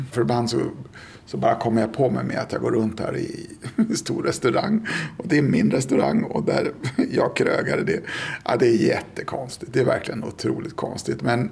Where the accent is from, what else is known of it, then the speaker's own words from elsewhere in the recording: Vällingby, Stockholm County, Sweden; Jag kommer ifrån Stockholmstrakten. Jag är uppvuxen i en förort i Stockholm som heter Vällingby.